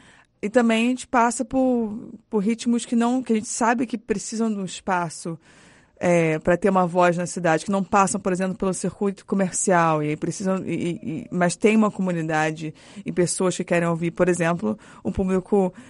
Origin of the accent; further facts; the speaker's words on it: Brazil; Eu sou brasileira